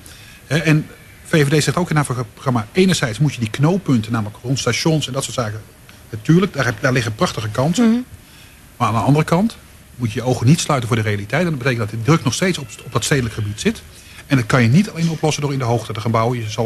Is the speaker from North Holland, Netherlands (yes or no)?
yes; Zaanstad, North Holland, Netherlands; Ik ben zelf opgegroeid in Zaanstad naast het Guiswel.